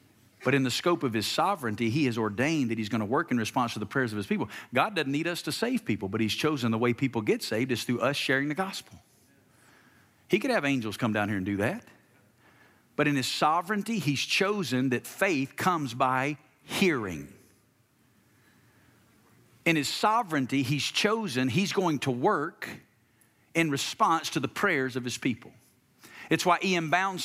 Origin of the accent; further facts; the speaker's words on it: Alabama, United States; moved away as an adult; I was from Alabama, never been west of the Mississippi River, 28 years old, never planted a church in my life.